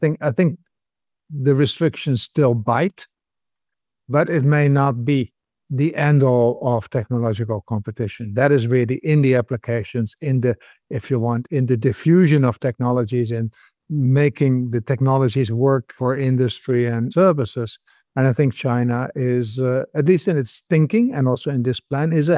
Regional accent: Netherlands; I come from the Netherlands originally

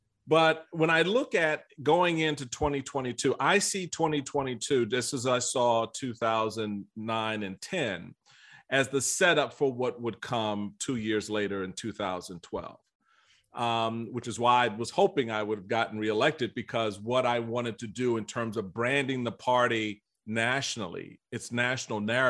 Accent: Washington, District of Columbia, United States; That's where I grew up in Northwest DC, right?

